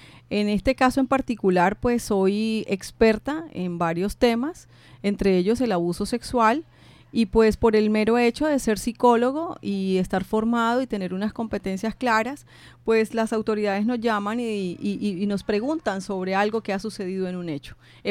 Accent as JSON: {"language": "Spanish", "town": "Barranquilla", "region": "Atlántico", "country": "Colombia", "said": "Soy psicóloga desde hace 20 años y soy barranquillera."}